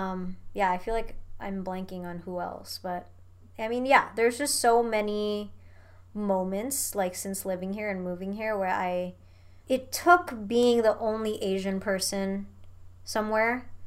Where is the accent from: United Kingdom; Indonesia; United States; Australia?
Indonesia; because I grew up, I was born and raised in Indonesia, right?